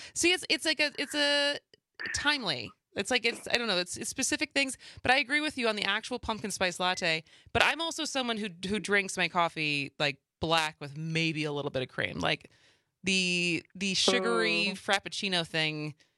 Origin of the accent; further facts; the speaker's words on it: Madison, Wisconsin, United States; Because I grew up in Madison, and it's a lot more humid in Madison than it is in Milwaukee, no matter what.